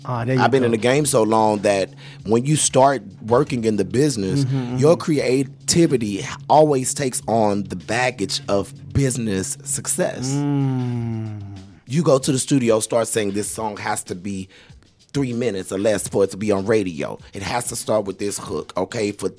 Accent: Houston, Texas, United States; Yeah, I'm in California, you know, where weed is legal and things, and it has been for a while, you know, and growing up in Houston

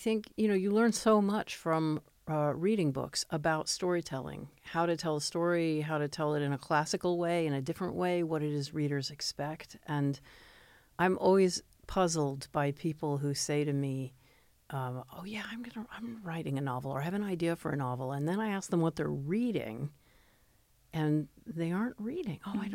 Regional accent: Washington, District of Columbia, United States; I grew up in Washington, D.C., and I'd walk to the public library every week.

